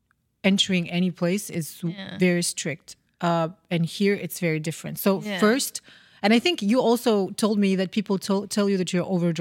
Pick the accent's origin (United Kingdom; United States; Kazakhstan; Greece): Kazakhstan; I'm from Kazakhstan.